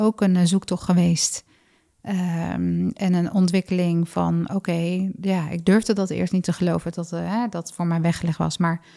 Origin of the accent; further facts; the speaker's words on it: Netherlands; We korten alles af als Hollanders.